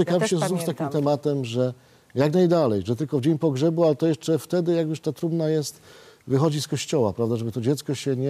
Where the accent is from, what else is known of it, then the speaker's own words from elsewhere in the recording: Lesser Poland, Poland; jesteśmy z Małopolski, bardzo dobrze, cieszę się, jesteśmy z tego dumni